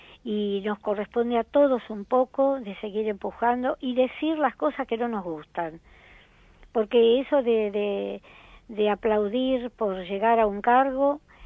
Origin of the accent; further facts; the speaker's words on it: Argentina; vive gente que son nacionales de acá, somos argentinos, ¿no?